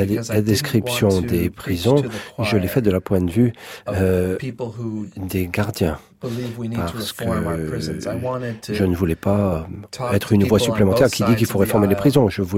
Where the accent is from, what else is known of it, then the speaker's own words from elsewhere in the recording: United States; Donc, moi, en tant qu'Américain, je me dis que c'est un devoir pour moi d'y aller avant sa fermeture.